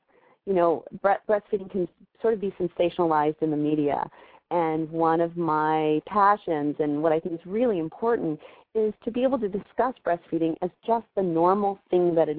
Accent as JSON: {"language": "English", "region": "the South", "country": "United States", "tie": "born or raised there", "said": "I grew up in the South, so I have the longest spelling of my name."}